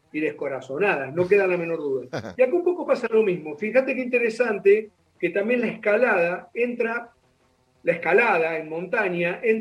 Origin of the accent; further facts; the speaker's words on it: Mar del Plata, Buenos Aires Province, Argentina; yo soy de Mar del Plata, soy criado en la ciudad de Mar del Plata, después, sí. Bueno, me fui a Buenos Aires cuando mis viejos se pararon y siempre quedé mitad y mitad, porque mi viejo quedó acá. Así que bueno, nunca me desligué.